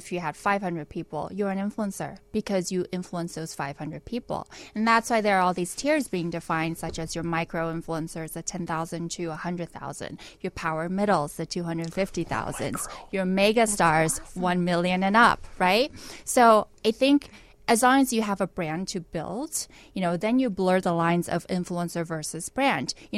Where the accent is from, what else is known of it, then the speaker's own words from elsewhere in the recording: California, United States; also born or lived in Taiwan / New York; now in Chicago, United States; So, California, Taiwan, New York, and now Chicago.